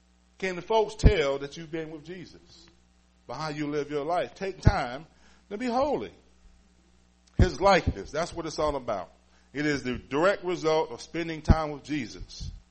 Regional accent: Willard, United States; I'm from Willard. You got to help me.

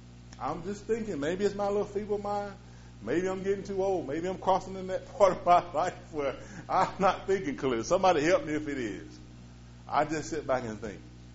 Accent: United States; I ain't from Willard. I'm from Winged, right across the water over there.

